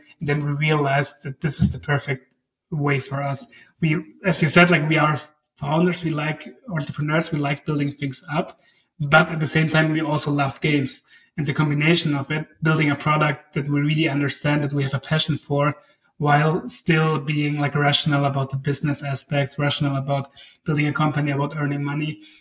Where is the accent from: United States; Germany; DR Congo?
Germany; southern Germany; But we came from South Germany, and it's super conservative there.